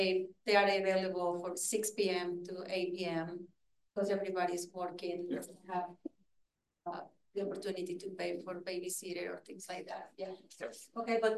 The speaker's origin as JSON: {"language": "English", "country": "Mexico", "tie": "born or raised there", "said": "I was born and raised in Mexico and I grew up over there."}